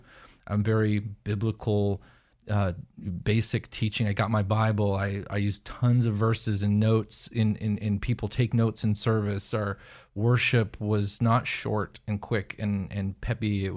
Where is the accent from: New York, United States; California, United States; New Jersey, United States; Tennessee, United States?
California, United States; yeah, south, you know, I came from California.